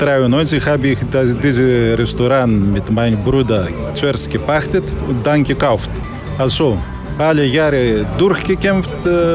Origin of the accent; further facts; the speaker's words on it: Central Macedonia, Greece; German is a second language; moved away as an adult; Ich komme aus Olymp, Nordgriechenland, wo der Berg Olymp, Joyce, in die Füße von Olymp, ein Dorf am Strand, sehr schön auch dort.